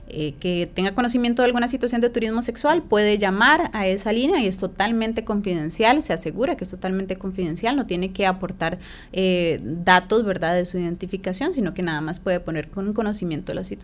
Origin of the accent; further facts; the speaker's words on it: Costa Rica; Nosotros como ticos y ticas nos movilizamos mucho en nuestro país